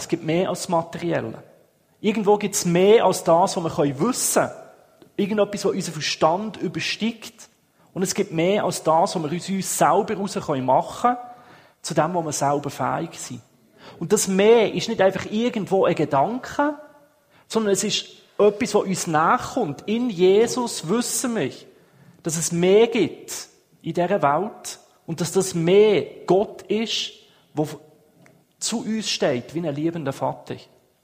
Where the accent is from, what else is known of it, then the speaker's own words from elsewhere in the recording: Ostermundigen, Bern, Switzerland; also born or lived in Schaffhausen; now in Winterthur, Switzerland; Ich bin ursprünglich Berner in Ostermundigen aufgewachsen. Es hat mich auf Schaffhausen verschlagen, wo ich hier ein ICF aufbauen und leiten durfte. Und jetzt in Winterthur.